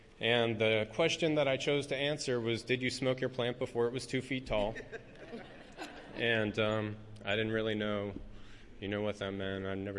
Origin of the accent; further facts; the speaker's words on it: Washington, District of Columbia, United States; I grew up in Washington, D.C., in a family with addiction